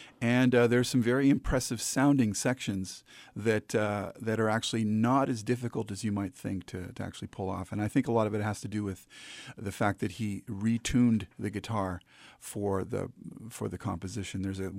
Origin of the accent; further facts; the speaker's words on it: Oakville, Ontario, Canada; I grew up in Southern Ontario